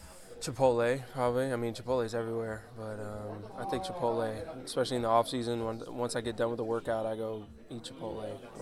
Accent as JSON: {"language": "English", "town": "Miami", "region": "Florida", "country": "United States", "tie": "born or raised there", "said": "So, you know, getting to play for my hometown team in front of my hometown fans and family and friends and everything is literally a dream come true for me."}